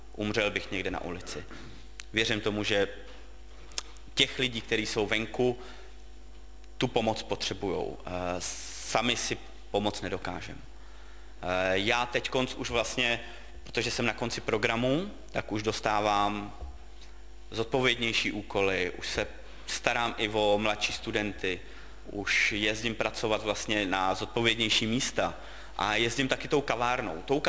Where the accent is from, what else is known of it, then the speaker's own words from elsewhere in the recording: Teplice, Ústí nad Labem Region, Czechia; je mi 38 let a pocházím z Teplic.